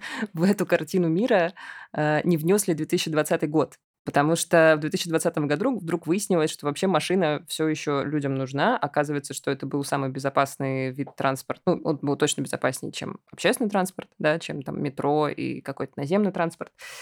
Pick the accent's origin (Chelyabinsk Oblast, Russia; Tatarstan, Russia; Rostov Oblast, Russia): Rostov Oblast, Russia; Rostov-on-Don; И я родилась и выросла в Ростове-на-Дону, это юг, и там тоже дикая проблема с пробками.